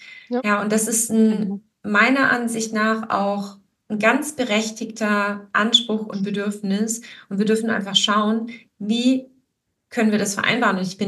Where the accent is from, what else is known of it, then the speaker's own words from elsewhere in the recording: Baden-Württemberg, Germany; ich bin auch hier in Baden-Württemberg groß geworden